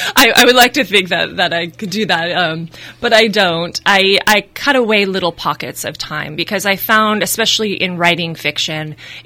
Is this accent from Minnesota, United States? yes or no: no; Napa, California, United States; born there; I was born in Napa. We have six generations here, actually.